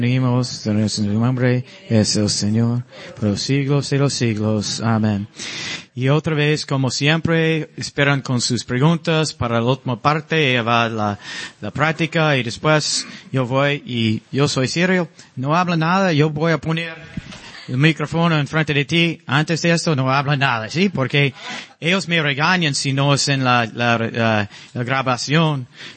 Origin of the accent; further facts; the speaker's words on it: Detroit, Michigan, United States; Spanish is a second language; yo soy de Detroit